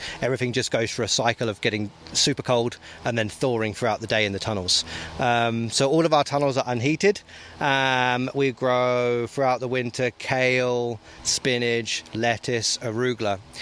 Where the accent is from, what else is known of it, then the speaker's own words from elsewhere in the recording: England, United Kingdom; accent: English; moved away as an adult; So I, as you can tell by the accent, England, not Australia, for those who are thinking Australia. We moved out here from England in 2012.